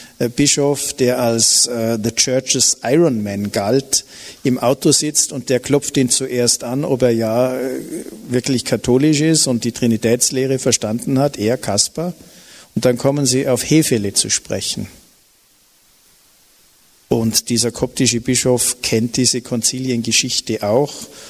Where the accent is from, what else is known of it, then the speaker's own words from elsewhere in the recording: Bregenz, Vorarlberg, Austria; Ich bin Bregenzer